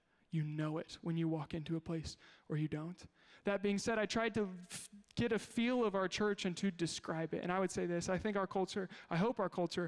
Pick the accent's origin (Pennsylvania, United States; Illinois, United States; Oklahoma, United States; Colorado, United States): Illinois, United States; Well, I'm from here, actually, but you know, we live in Chicagoland, whatever.